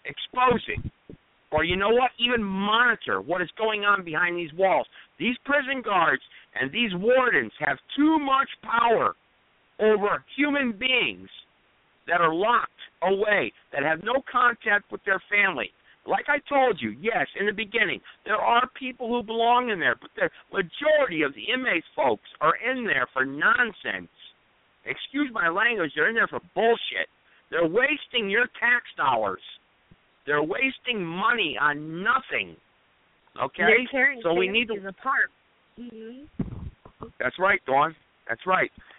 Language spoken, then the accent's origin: English; Greensboro, North Carolina, United States; Well, I'm from Greensboro, so I thought it was Meriden.